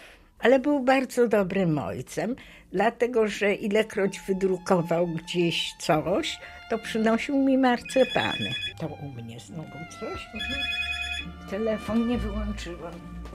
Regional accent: Warsaw, Masovian Voivodeship, Poland; also born or lived in Łódź; Więc ja się urodziłam w Łodzi i oczywiście jak tylko rodzice mogli tutaj dostać mieszkanie, to zamieszkałam z rodzicami w Warszawie. W każdym razie przed wojną już byłam dzieckiem Warszawy.

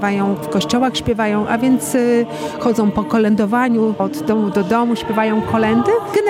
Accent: Lemko Region, Poland; Jesteśmy z Łemkowszczyzny.

